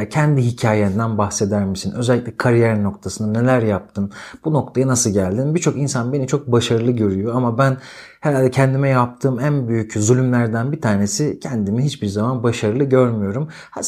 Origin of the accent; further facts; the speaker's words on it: Ankara, Turkey; Büyük bir kısmınız benim Ankaralı olduğumu biliyordur zaten. Ankara'da doğdum. Ankara'da ilkokul, ortaokul ve liseyi okudum.